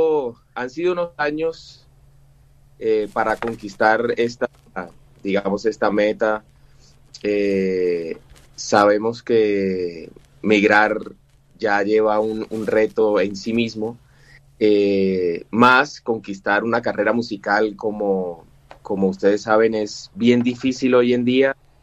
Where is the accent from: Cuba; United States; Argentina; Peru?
Cuba; accent: Cuban; now in Bogotá, Colombia; le cuento a mucha gente que mi acento cubano es otra cosa, casi que nulo, solo me... como que aflora cuando estoy con mi familia, ¿no? Cuando me reúno con mi familia vuelve esto adelante. Entonces, básicamente llegué a Bogotá porque tenía un tío músico